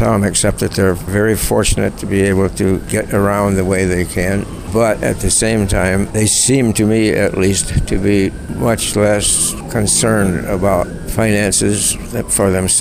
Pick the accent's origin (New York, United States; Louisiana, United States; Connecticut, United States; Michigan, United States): New York, United States; Rochester; Rochester, New York.